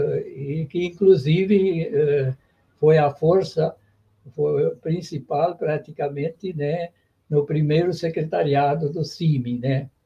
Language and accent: Portuguese; Feliz, Rio Grande do Sul, Brazil; born there; eu nasci aí no Vale do Caí, em Feliz, cidade de... Não sei se você já ouviu falar. Feliz fica aí próximo a Caxias do Sul, né?